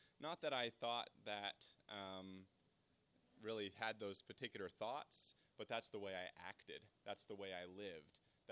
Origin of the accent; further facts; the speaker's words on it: Wichita, Kansas, United States; now in Kansas City, United States; I'm from Kansas City, originally from Wichita